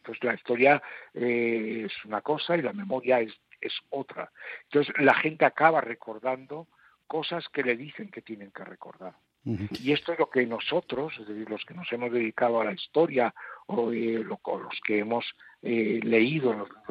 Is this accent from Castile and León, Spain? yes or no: yes; León, Castile and León, Spain; now in Madrid, Spain; yo he sido de León, más que mi edad, yo he sido de León. No, soy todavía de León.